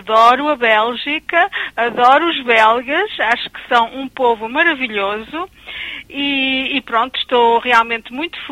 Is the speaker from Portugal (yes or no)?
yes; Portugal; Spanish is a second language; soy portuguesa.